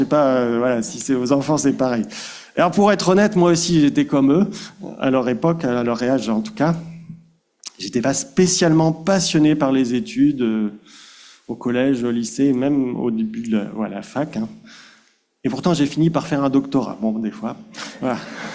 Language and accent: French; France; Surtout en tant que Français